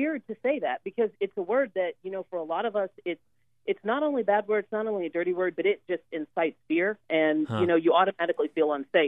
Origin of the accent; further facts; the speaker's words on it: Memphis, Tennessee, United States; moved away as an adult; also born or lived in Charlotte, North Carolina; Okay. Well, I was born in Memphis, Tennessee. I lived there for 24 years.